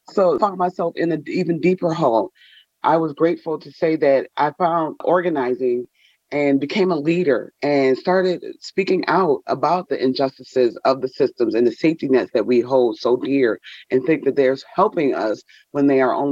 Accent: Buffalo, New York, United States; now in Albany, United States; I'm originally from Buffalo, New York, and I moved out here and I found myself homeless.

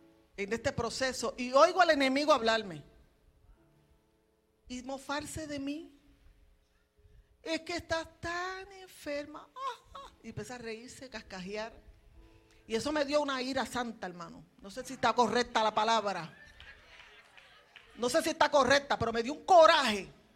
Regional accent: Puerto Rico; yo soy mitad y mitad. No, que mi esposo es dominicano y yo soy puertorriqueña.

